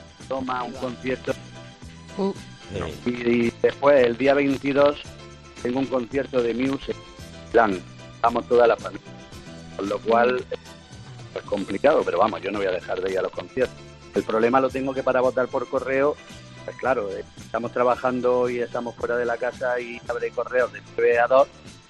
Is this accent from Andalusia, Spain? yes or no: yes; Almería, Andalusia, Spain; De Almería, de Pino, de los...